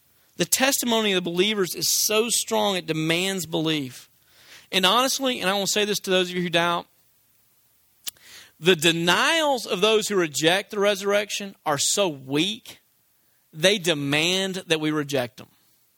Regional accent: Tennessee, United States; Okay, I'm from Tennessee. I know these people.

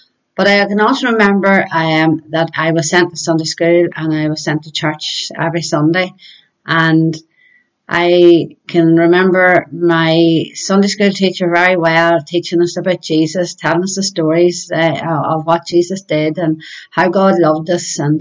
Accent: Ulster, Ireland; I am from County Monaghan. I am married to Ivan and I have three sons, all whom are married, and I have five grandchildren. I was brought up in a small country farm.

